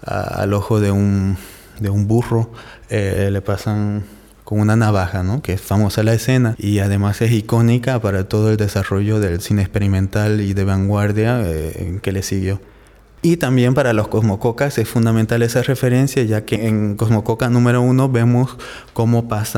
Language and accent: Spanish; Bolivia; Yo me crié en Bolivia